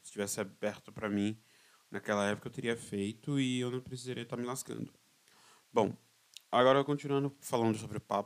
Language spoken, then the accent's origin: Portuguese; São Paulo, Brazil; que eu sou paulistano e também nem sei como é que funciona nas outras cidades aqui de São Paulo.